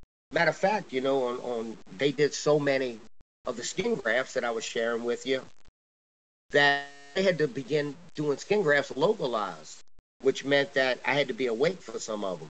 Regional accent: Chalmette, Louisiana, United States; Here I am, born and raised in Chalmette, and I got a lot of friends from New Orleans.

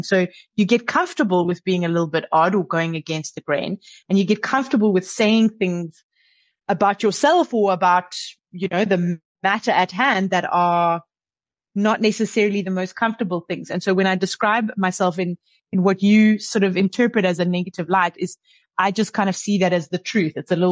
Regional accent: South Africa; I grew up in South Africa. I grew up kind of at the time that South Africa became a democracy. And actually, I am the daughter of two politicians

